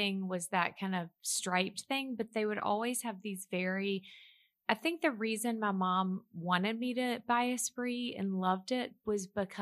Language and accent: English; Mobile, Alabama, United States; I'm from Mobile, Alabama.